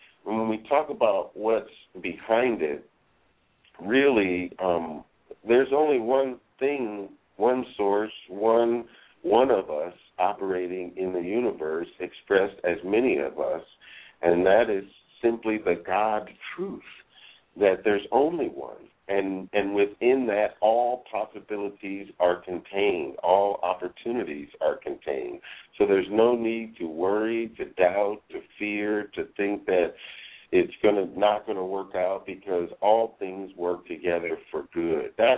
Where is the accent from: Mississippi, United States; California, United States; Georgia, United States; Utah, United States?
California, United States; Compton; which at that time, growing up in Compton, it was money, it was property, it was, you know, opportunity.